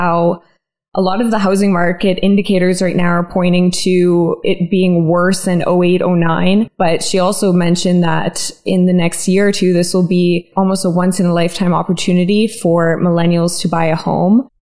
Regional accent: Canada; I'm from Canada.

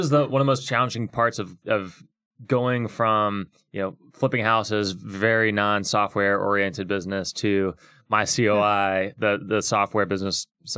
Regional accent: West Lafayette, Indiana, United States; I grew up in West Lafayette, which is where Purdue is

